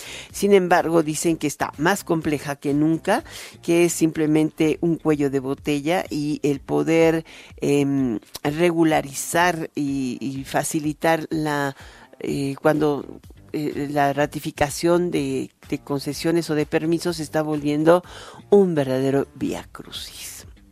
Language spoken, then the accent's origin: Spanish; Mexico; nos afecta como mexicanos y como ciudadanos del mundo.